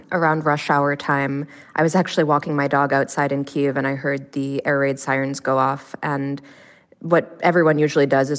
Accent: United States; when I meet people and they're asking me where I'm from and they hear that I'm American

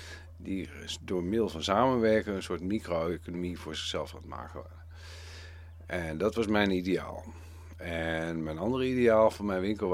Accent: North Holland, Netherlands; Ik kom uit een heel goed gezin. Met een achtergrond. Opgegroeid in het Gooi. Een rijke luiskindje.

